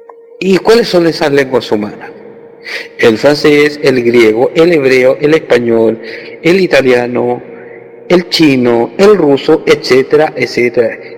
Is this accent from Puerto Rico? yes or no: no; Chile; de Chile.